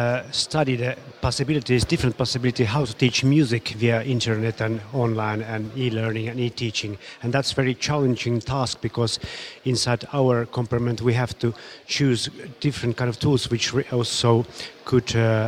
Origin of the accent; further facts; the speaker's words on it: Finland; from Finland